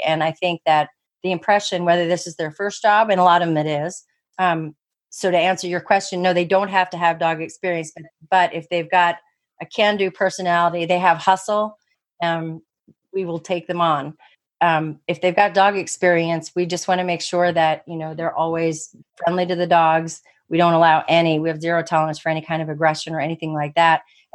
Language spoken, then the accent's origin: English; New Jersey, United States; I'd like people to be straightforward with me. I'm from New Jersey. I'm just that way.